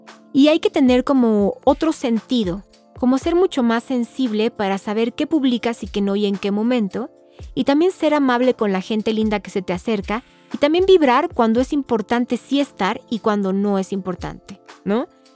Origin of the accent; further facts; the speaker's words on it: Mexico; cosas muy importantes que tiene nuestra sociedad y que necesitamos como mexicanos a través de las redes